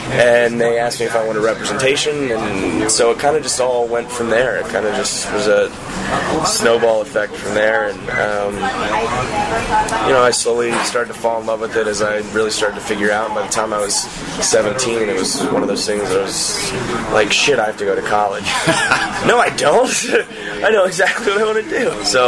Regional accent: Pennsylvania, United States; I'm originally from right outside Philadelphia.

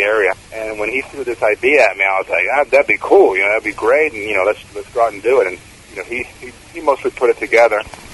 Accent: Takoma Park, Maryland, United States; now in Frederick, United States; Yeah, I mean, I grew up in Tacoma Park, and I moved to Frederick about 7 years ago. And my wife and I love it here.

